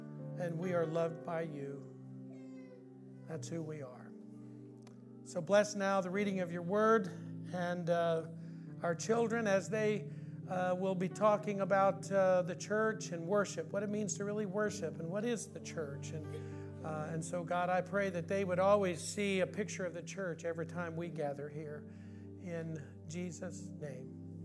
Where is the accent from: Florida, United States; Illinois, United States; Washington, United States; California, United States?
Illinois, United States; even though I'm originally from Illinois